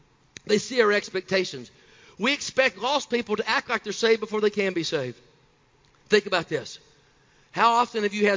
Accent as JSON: {"language": "English", "region": "Tennessee", "country": "United States", "said": "I'm from Tennessee, guys."}